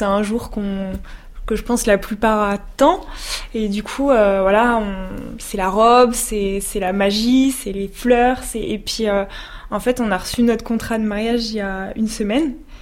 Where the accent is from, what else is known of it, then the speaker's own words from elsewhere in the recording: Valence, Auvergne-Rhône-Alpes, France; je suis originaire de Valence, dans la Drôme, et quoi dire d'autre, voilà.